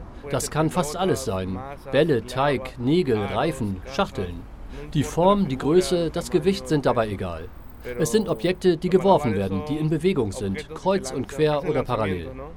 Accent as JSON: {"language": "German", "country": "Peru", "moved": "as an adult", "said": "Ich bin aus Peru und vor ein paar Wochen bin ich 35 Jahre alt geworden."}